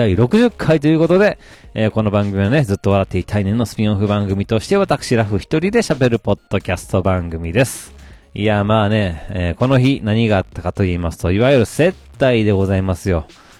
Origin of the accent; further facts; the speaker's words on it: Takarazuka, Hyogo, Japan; moved away as an adult; now in Ichikawa, Japan; 私、兵庫県は宝塚市出身ということで、まあ、田舎者でございますよ。まあ、それがね、28の時ですね、転勤ということで、千葉県は市川市に住み、東京で働かせてもらっておりやす。